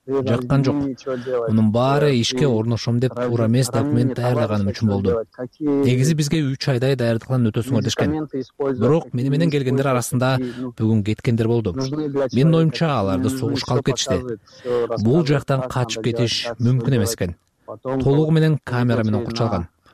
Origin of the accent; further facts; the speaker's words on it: Osh, Osh Region, Kyrgyzstan; Мен өзүм Ошто төрөлүп өскөм. 3 жашымдагы Оштогу балдар үйүнө түшкөн экенмин.